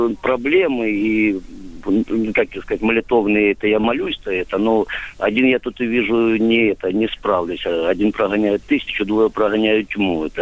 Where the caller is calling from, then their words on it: Lyman, Donetsk Oblast, Ukraine; из Лиману, это, ну...